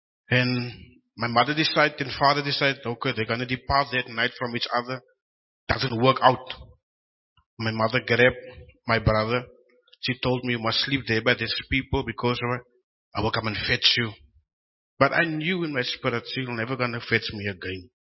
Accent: Cape Town, Western Cape, South Africa; I'm from Cape Town, stayed in Delft, grew up in Elsies River, Cape Flats. So it's like, it's a nice place to stay in, to grow up in.

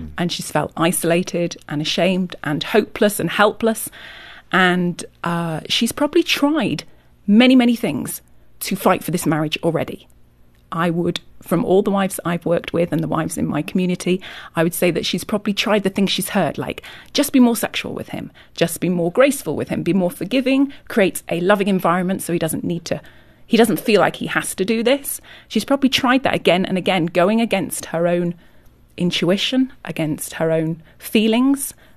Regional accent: Yorkshire and the Humber, United Kingdom; now in United States; I'm from England, from Yorkshire.

